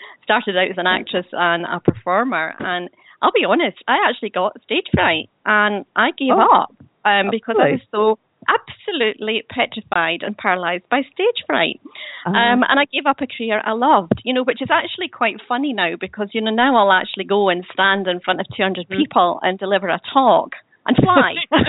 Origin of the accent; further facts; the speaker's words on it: Dunfermline, Scotland, United Kingdom; born there; also born or lived in Spain; Yeah, I was born in Dunfermline in Fife in Scotland.